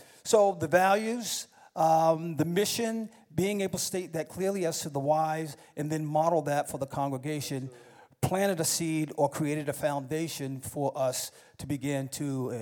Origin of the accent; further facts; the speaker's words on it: New York, United States; I grew up in New York, he grew up in South Dakota.